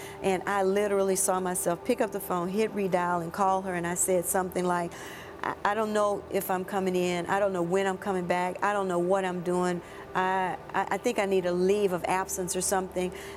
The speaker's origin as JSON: {"language": "English", "region": "the South", "country": "United States", "tie": "born or raised there", "said": "especially as an African-American child growing up in the South"}